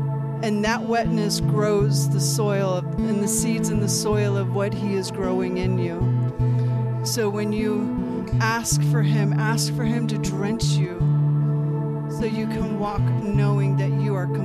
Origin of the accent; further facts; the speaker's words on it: Florida, United States; So I grew up in Florida, and we used to have rain every day during a certain season.